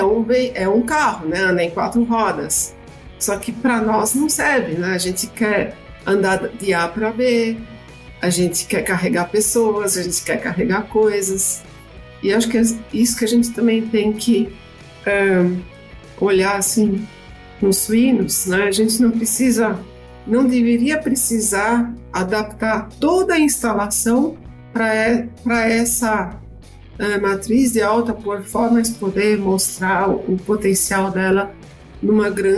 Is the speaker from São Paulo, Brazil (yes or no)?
yes; São Paulo, Brazil; E eu sou de São Paulo, nascida e crescida lá, estudei lá.